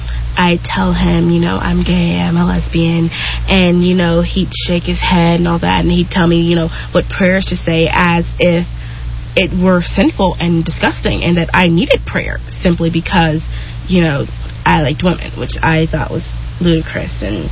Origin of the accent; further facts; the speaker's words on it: Henderson, Texas, United States; My family, we're from East Texas, and it's sort of backwards and, you know, very Christian and very traditional